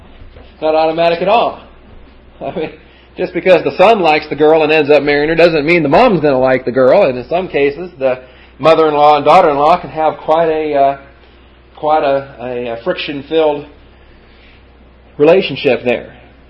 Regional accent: Northwest, United States; I was raised in the Northwest. He was raised in North Carolina, so that's as far as the East is from the West.

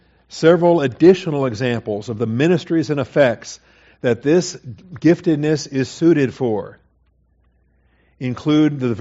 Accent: Washington, United States; I grew up in Washington State.

